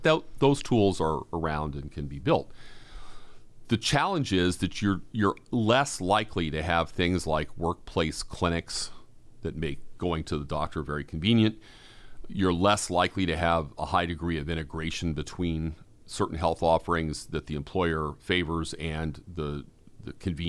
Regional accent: Boston, Massachusetts, United States; I'm a Bostonian.

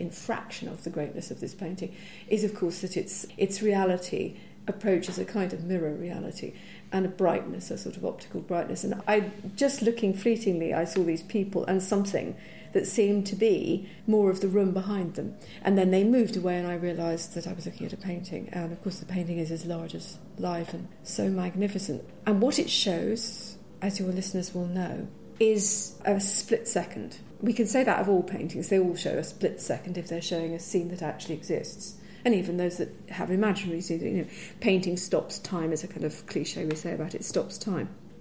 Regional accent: Edinburgh, Scotland, United Kingdom; because I grew up in Edinburgh

